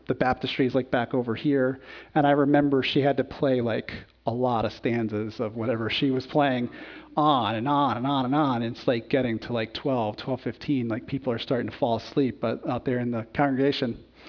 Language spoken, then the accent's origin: English; Connecticut, United States; also born or lived in Jacksonville, Florida; When I was in college, I came home from Jacksonville, Florida, where I was in college, came back to my home church in Connecticut